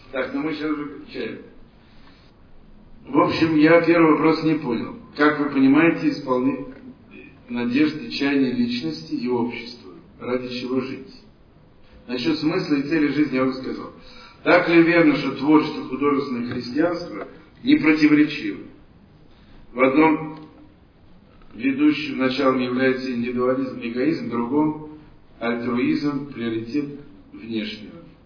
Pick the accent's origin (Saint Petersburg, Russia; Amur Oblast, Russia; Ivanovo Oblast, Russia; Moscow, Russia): Moscow, Russia; born there; Родители у меня были москвичами, я родился в Москве.